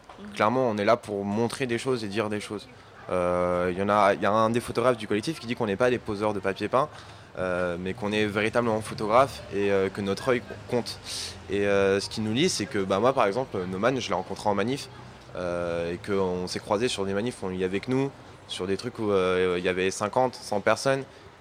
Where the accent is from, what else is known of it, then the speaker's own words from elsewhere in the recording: Paris, Île-de-France, France; Moi, j'ai grandi 15 ans à Port-de-Clignancourt, je suis dans le 19e aujourd'hui.